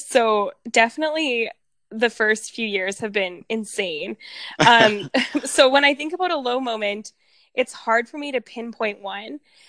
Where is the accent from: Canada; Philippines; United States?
Canada; being a second language learner myself is kind of another passion. But kind of all of those together, being Ukrainian Canadian, I cultural dance.